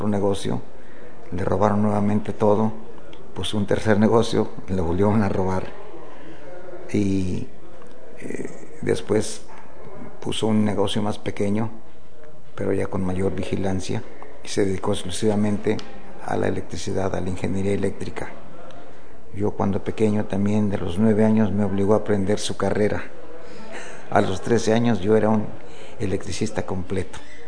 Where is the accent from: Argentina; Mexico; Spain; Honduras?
Mexico; Mexico City; born there; Nací en la Ciudad de México el 7 de junio de 1933.